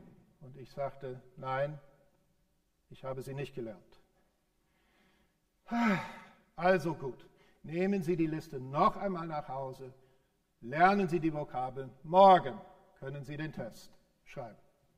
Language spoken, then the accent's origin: German; United States; German is a second language; Und Deutsch ist in den USA, wo ich herkomme, eine Fremdsprache